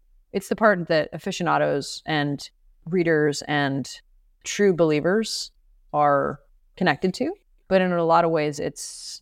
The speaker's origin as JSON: {"language": "English", "country": "Canada", "tie": "born or raised there", "moved": "yes", "lives_now": "United States", "said": "A lot of times I think about growing up in Canada and then moving to the States, and had certain things gone differently, Racket could be like a Canadian Arts Council funded art project"}